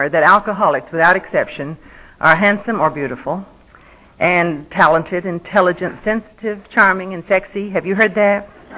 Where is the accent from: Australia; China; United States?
United States; Pensacola, Florida; moved away as an adult; also born or lived in Jacksonville; now in Texas, United States; I grew up in Florida, in Jacksonville until I was 10, and then in Pensacola until I married. The first state I ever saw after Florida was Georgia, of course, because it was closest.